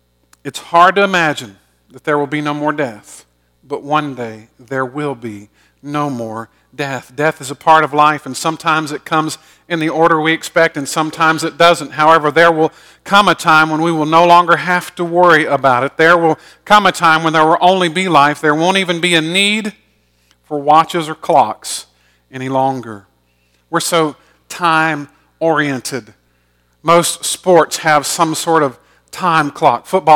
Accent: Georgia, United States; It has nothing to do with me being raised in a good family or growing up in Georgia.

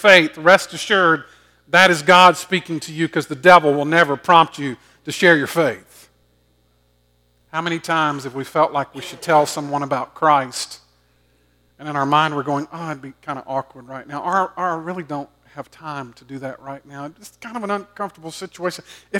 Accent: Augusta, Georgia, United States; and I grew up in Augusta. The church that I grew up was on a six-lane highway.

